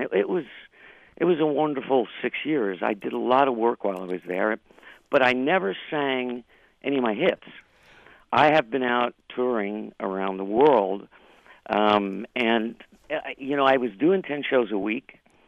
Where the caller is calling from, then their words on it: Florida, United States; I'm calling from Florida, yeah.